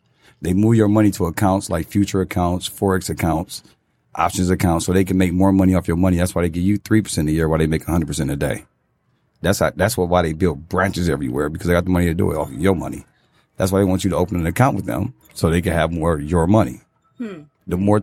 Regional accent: Detroit, Michigan, United States; First off, I'm from Detroit, so you know, I know a lot of different ways that we're not taught.

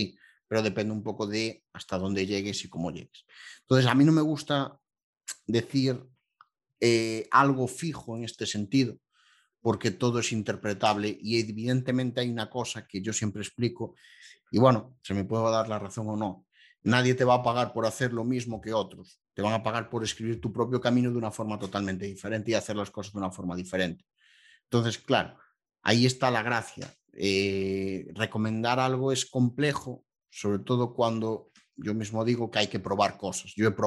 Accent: Galicia, Spain; yo soy el mítico gallego

